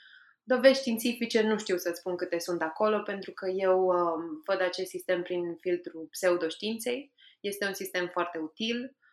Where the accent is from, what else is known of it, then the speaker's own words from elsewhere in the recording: Romania; now in England, United Kingdom; pentru că am crescut în România, dar am petrecut și ultimii 10 ani din viață în Anglia